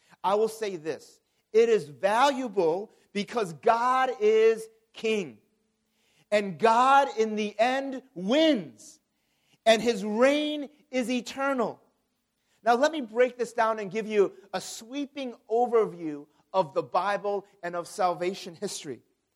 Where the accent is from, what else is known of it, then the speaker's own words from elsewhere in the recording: United States; I grew up in the 1990s, and I grew up in the United States